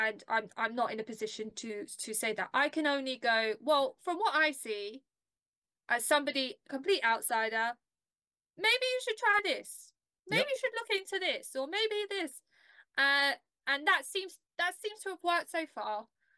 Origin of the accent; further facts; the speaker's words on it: London, United Kingdom; I mean, I'm from South London. There is no manufacturing around here.